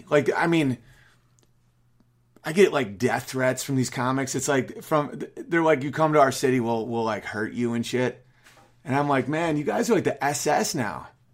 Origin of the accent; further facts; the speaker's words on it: Canada; I'm a Canadian